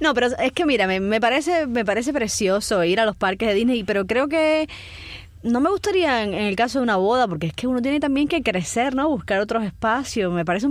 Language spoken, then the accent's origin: Spanish; Cuba; moved away; yo hace 5 años me fui de Cuba